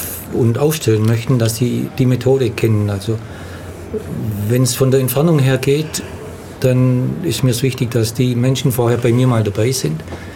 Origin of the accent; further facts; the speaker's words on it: Baden-Württemberg, Germany; Ich bin ja ein Schwabe und ein guter Schwabe